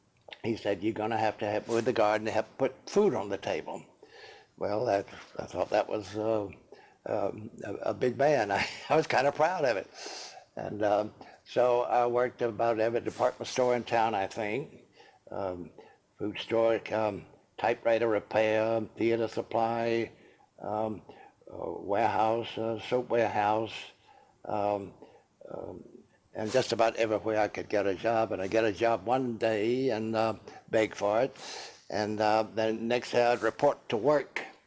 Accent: North Carolina, United States; also born or lived in Virginia; now in Chapel Hill, United States; And I was born in Tapas City, North Carolina, in 1912, December 1912. My dad was a railroader, and we moved around quite a bit.

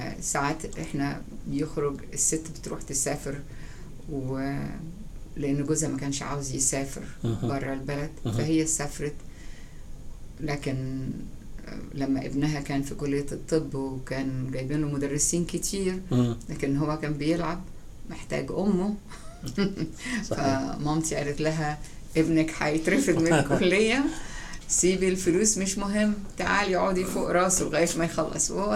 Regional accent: Cairo, Cairo Governorate, Egypt; born there; also born or lived in Bahrain; أنا اتولدت في القاهرة، وأنا 64 years old، 64 سنة.

